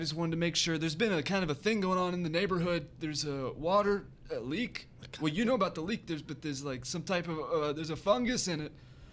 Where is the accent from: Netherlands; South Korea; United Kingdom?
United Kingdom; Scotland; I'm Scottish, but that was pretty.